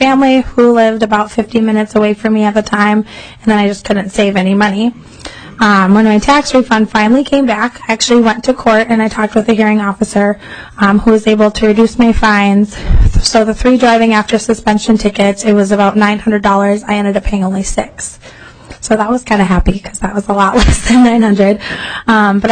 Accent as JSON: {"language": "English", "town": "Otsego", "region": "Minnesota", "country": "United States", "tie": "born or raised there", "lives_now": "Minneapolis, United States"}